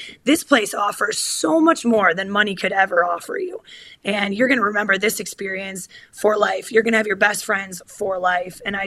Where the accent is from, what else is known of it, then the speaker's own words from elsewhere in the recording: Sheboygan, Wisconsin, United States; I'm from Sheboygan. I had that really, our whole high school conference played in Green Bay.